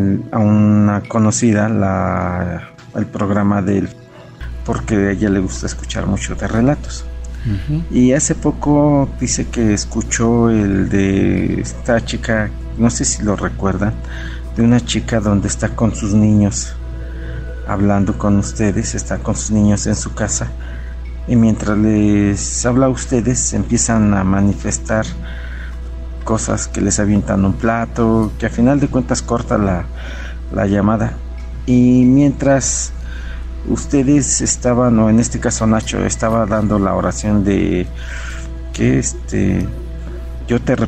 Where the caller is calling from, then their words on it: Real del Monte, Hidalgo, Mexico; de Real del Monte.